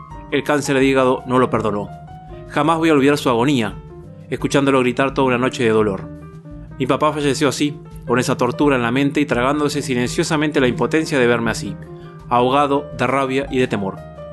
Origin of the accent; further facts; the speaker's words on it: Basavilbaso, Entre Ríos, Argentina